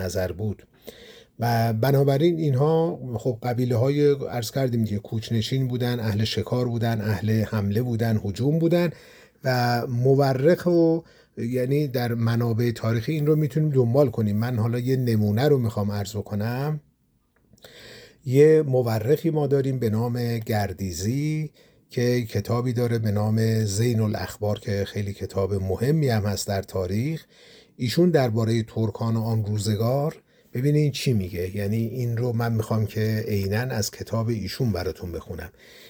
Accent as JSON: {"language": "Persian", "region": "Azerbaijan", "country": "Iran", "first_language": "Azerbaijani", "second_language": "Persian", "said": "من خودم جز ترک زبانها هستم، اهل آذربایجان هستم"}